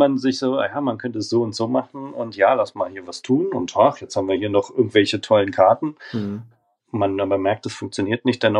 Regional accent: Berlin, Germany; ich meine, ich komme ja aus Berlin

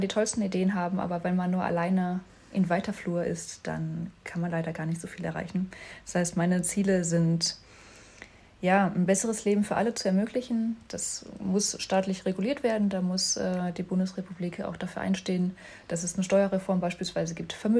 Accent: Thuringia, Germany; Würde mich jetzt als Thüringer BürgerInnen irgendwie wundern

